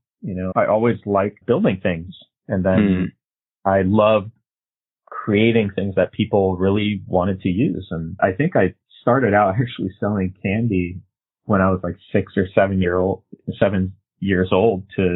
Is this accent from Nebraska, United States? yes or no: no; San Francisco, California, United States; I had a lot of bikes stolen growing up in San Francisco.